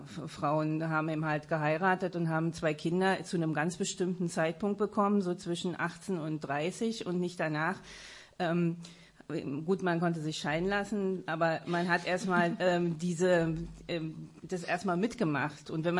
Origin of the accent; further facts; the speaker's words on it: East Germany, Germany; ich bin im Osten aufgewachsen, in einer Industriestadt.